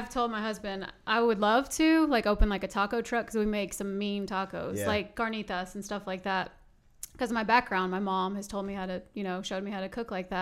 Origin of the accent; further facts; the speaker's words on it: Long Beach, California, United States; also born or lived in Dyersburg, Tennessee; I'm from California. Mm. I was born in Long Beach and we moved from from California to Dyersburg. That was where we landed directly from California.